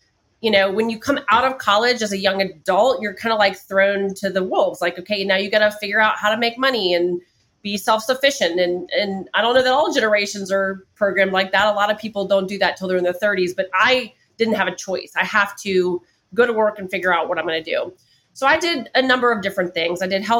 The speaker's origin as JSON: {"language": "English", "town": "New Orleans", "region": "Louisiana", "country": "United States", "said": "And I'm from New Orleans and we're very eclectic."}